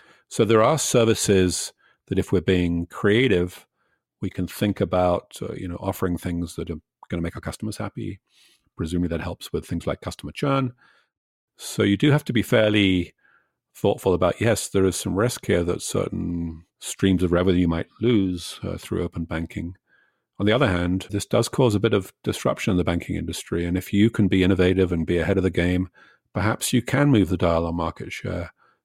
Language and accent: English; Canada; The principle is, as a Canadian, I own my data.